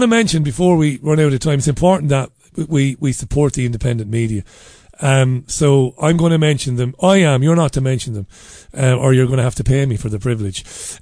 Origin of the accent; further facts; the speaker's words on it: Ireland; moved away as an adult; I'm a migrant in this country. I'm an Irishman. I came here because things were better for me here than they were in Ireland back when I first came here many, many years ago.